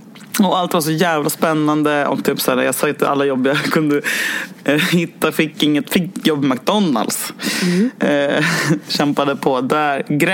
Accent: Stockholm, Stockholm County, Sweden; jag hade lite coolhetspoäng för att jag var från Stockholm

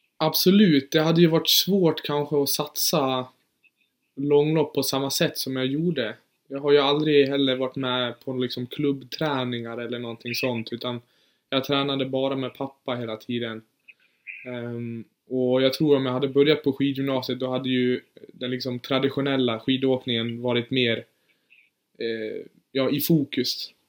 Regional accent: Dalarna County, Sweden; also born or lived in Germany; Jag är född i Tyskland faktiskt, men flyttade hit när jag var 4 år. Så jag har typ bott här hela mitt liv.

